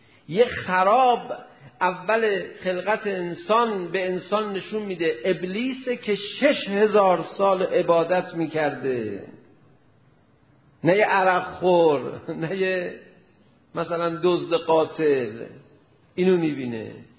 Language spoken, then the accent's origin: Persian; Iran; first language Persian; من ایرانی تر که نمیشم، چرا برم زیر بارون تر میشم، میشم ایرانی تر. و الا من یه بار ایرانی شدم همون لحظه ای که به دنیا اومدم دیگه جون به جونم کنی من ایرانیم دیگه